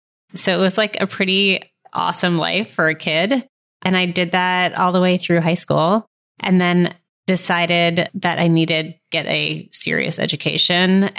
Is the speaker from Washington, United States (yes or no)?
no; Syracuse, New York, United States; I had this great experience growing up in Syracuse, New York.